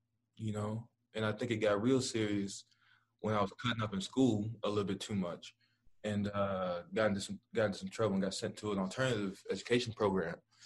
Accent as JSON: {"language": "English", "town": "Dallas", "region": "Texas", "country": "United States", "said": "Well, I'm from Dallas."}